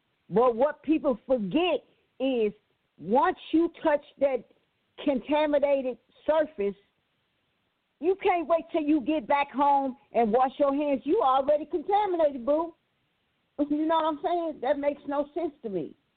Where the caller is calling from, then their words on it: New Jersey, United States; I'm calling from Jersey.